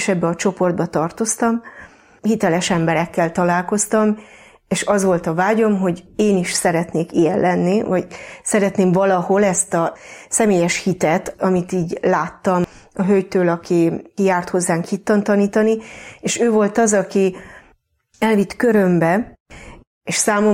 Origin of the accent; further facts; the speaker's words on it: Hungary; A Mátra északi oldalán egy kis faluban nőttem föl, katolikus családból jövök.